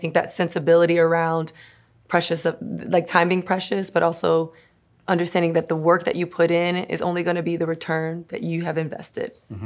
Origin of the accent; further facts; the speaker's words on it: Miami, Florida, United States; I grew up dancing in Miami.